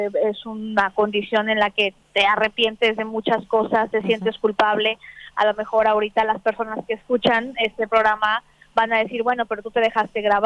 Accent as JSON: {"language": "Spanish", "country": "Mexico", "said": "soy originaria de México, soy latinoamericana y soy también originaria de un pueblo pequeño de una provincia con 80.000 habitantes"}